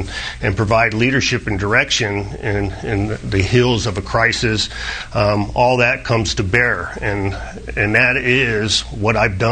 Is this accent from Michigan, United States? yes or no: no; Las Vegas, Nevada, United States; also born or lived in Misawa, Japan / Europe; I was born in Misawa, Japan, and we bounced around Europe in my early formative years and then ended up at Nellis Air Force Base here in Las Vegas. Attended the local Rancho High School here